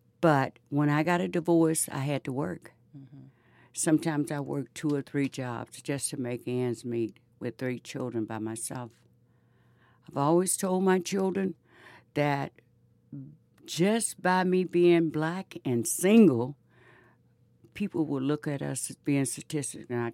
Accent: Louisiana, United States; I came from a big family, and I was raised in Louisiana on a big farm, okay?

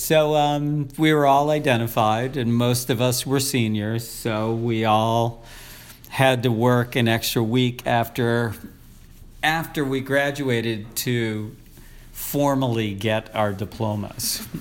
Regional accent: Pittsford, New York, United States; There were two high schools in the town I grew up in Pittsford.

